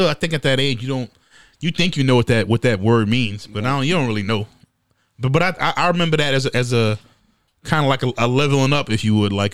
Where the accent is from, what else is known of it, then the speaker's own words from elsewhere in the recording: New York, United States; I'm from New York, and I be in there saying sir and ma'am.